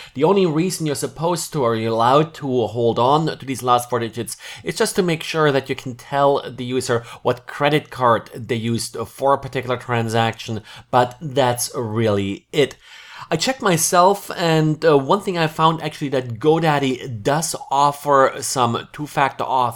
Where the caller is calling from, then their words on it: Jacksonville, Florida, United States; I'm today recording from Jacksonville, Florida.